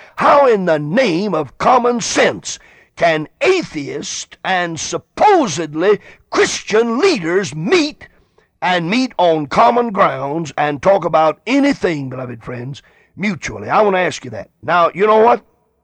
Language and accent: English; Greenville, South Carolina, United States; Here in my hometown in Greenville, South Carolina, there have been several articles with pictures